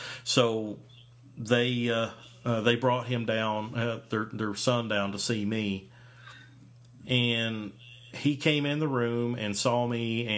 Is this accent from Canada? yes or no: no; Kentucky, United States; growing up in Eastern Kentucky, you know, I was in a very rural area